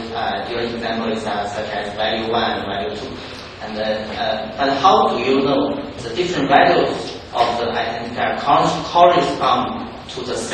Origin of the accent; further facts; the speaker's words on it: India; I'm from India